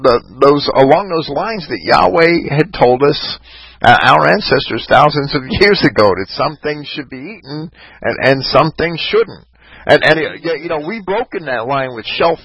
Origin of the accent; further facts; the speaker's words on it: Jersey City, New Jersey, United States; also born or lived in Bayonne; And I grew up in Jersey City, but I had moved to Bayonne at 16.